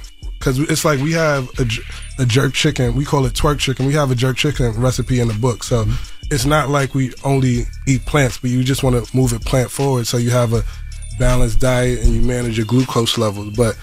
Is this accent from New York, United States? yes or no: yes; Bronx, New York, United States; growing up in the Bronx, you know, North Bronx, especially Cobb City, Gun Hill Road, a lot of Jamaicans, West Indians